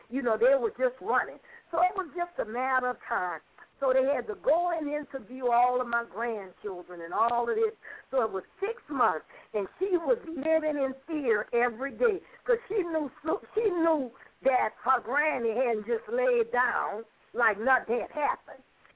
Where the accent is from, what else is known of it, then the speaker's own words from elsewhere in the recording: New Orleans, Louisiana, United States; I'm from New Orleans. Hallelujah, but the Lord knew in 2005 Katrina was coming.